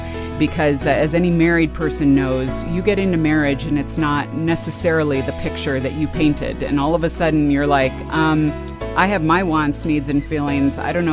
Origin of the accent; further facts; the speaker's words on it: California, United States; And I grew up in California, which a lot of people think of as, oh, you know, just everyone's crazy.